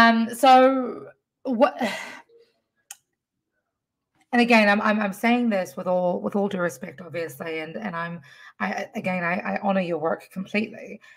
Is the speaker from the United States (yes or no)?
no; New Zealand; I grew up in New Zealand with my mother and my father was in Fiji my entire life.